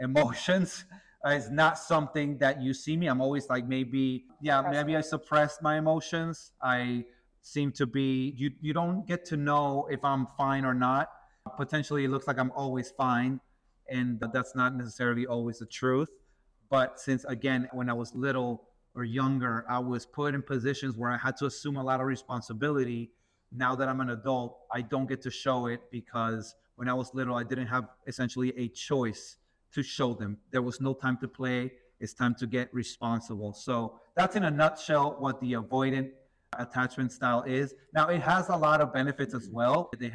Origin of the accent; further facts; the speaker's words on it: Peru; English is a second language; moved away; It also pertains to, I immigrated here from Peru, from South America. I went to a brand new school, not knowing the language.